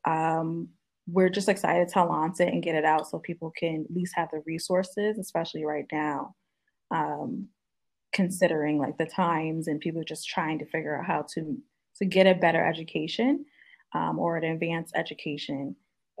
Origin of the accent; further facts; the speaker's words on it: Bristol, Connecticut, United States; So I'm born and raised in Connecticut to two amazing parents, Southern raised based parents. But yes, I grew up in Bristol, Connecticut.